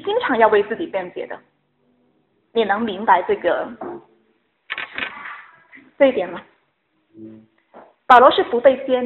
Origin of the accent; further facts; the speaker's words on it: China; 我是中国人